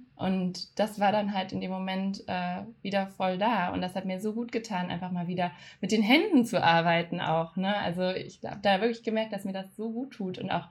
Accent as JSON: {"language": "German", "region": "Baden-Württemberg", "country": "Germany", "tie": "born or raised there", "said": "Also ich bin am Bodensee aufgewachsen und habe dann in Konstanz Wirtschaft und Chinesisch studiert."}